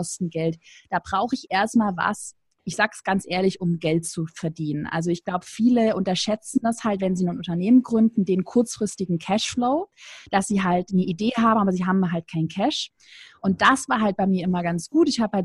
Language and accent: German; Baden-Württemberg, Germany; ich komme aus dem Schwabenland